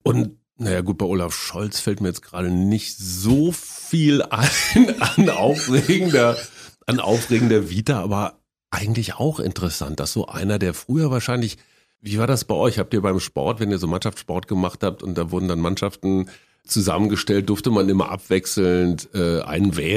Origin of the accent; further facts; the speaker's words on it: Münster, North Rhine-Westphalia, Germany; Die städtischen Bühnen in Münster, meiner Heimatstadt in Westfalen